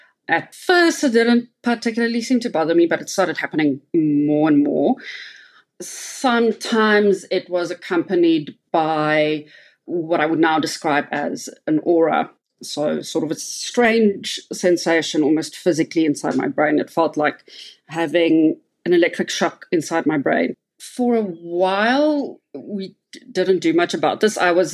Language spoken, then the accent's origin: English; Cape Town, Western Cape, South Africa; now in Johannesburg, South Africa; I live in Johannesburg, South Africa. I'm originally from Cape Town.